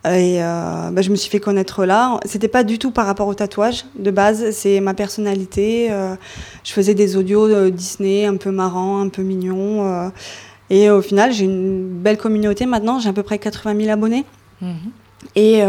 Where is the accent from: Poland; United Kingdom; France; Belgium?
France; Metz, Grand Est; moved away as an adult; je viens de Metz, je ne suis pas du tout d'ici, j'ai fait un bac littéraire. Et à 18 ans, en fait, je suis arrivée ici avec mes parents